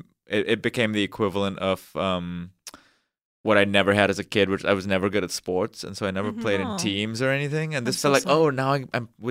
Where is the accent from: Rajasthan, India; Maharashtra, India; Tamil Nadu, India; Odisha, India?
Maharashtra, India; Mumbai; moved away as an adult; now in United States; I was born and raised in Bombay, in India, now called Mumbai, but it was Bombay for my whole childhood, so I still say that. I came out here for college to USC